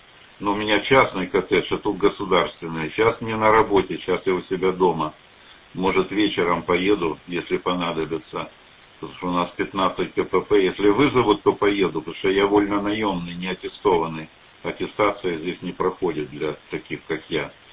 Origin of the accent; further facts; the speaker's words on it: Saratov, Saratov Oblast, Russia; moved away as an adult; Я сам из Саратова, но уже как кончил училище военное в 72-м году, так переехал в Прибалтику. И здесь нахожусь уже давно.